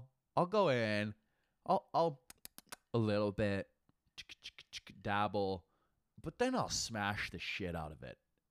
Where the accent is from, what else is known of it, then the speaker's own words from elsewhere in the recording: Alberta, Canada; because I'm from Alberta.